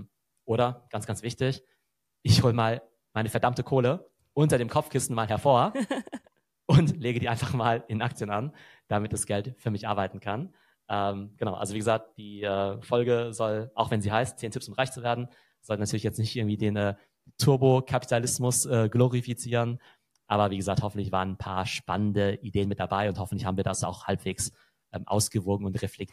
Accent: Karlsruhe, Baden-Württemberg, Germany; Wie gesagt, ich komme aus Karlsruhe, ja, also ne, auch eine schöne Stadt, ja.

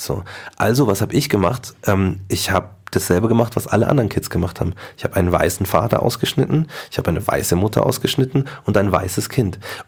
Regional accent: Markt Schwaben, Bavaria, Germany; ich bin in Marktschwaben groß geworden, das wäre vielleicht in der Stadt, wäre das vielleicht anders gewesen

